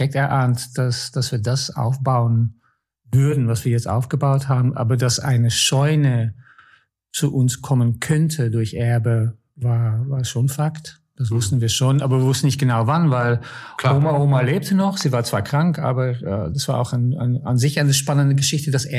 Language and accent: German; Netherlands; born there; German is a second language; ich bin gebürtig Niederländer